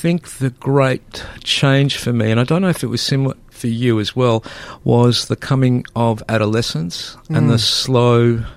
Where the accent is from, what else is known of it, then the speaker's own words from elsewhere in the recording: Australia; first language Greek; English is a second language; So, you know, I was born an Australian child, but because I grew up in this Greek world, I didn't speak any English until I went to school, and we didn't do kindergarten back then.